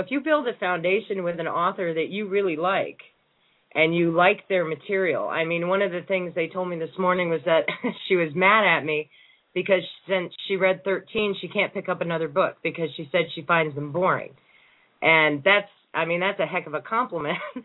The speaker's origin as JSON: {"language": "English", "region": "East", "country": "United States", "lives_now": "New Mexico, United States", "said": "I'm actually from the East, and I came down here for informational research on Billy the Kid"}